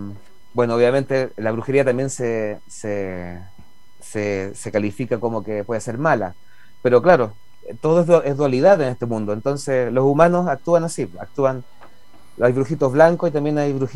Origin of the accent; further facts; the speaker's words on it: Chile; lo que somos como chilenos también, porque los chilenos también tenemos mucho de la mitología, ¿cierto?